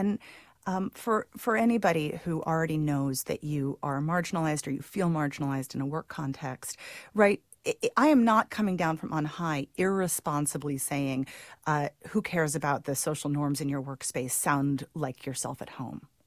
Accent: Santa Cruz, California, United States; went to a speech language pathologist in Santa Cruz, actually, my hometown, over a Christmas break

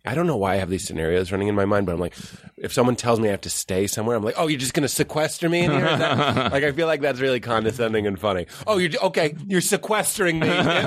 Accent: Lexington, Massachusetts, United States; Well, we're from Lexington.

